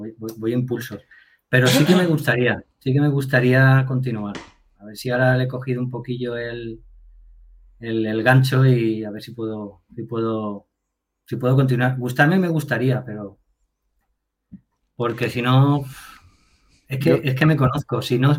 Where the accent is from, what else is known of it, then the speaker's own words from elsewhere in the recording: Valencian Community, Spain; Soy valenciano, joder.